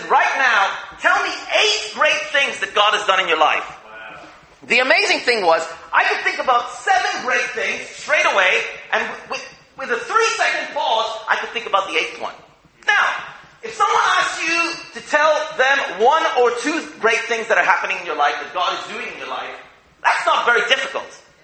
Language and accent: English; London, United Kingdom; And then when they heard I was from London, they said, "That's so encouraging. We hear great things are happening in London."